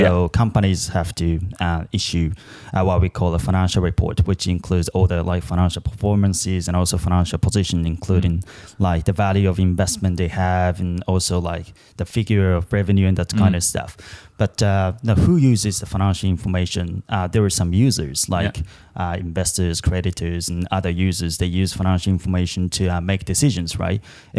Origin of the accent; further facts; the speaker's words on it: Japan; English is a second language; moved away as an adult; also born or lived in Australia; I was born and raised in Japan, but I decided to go to Australia when I was 22 years old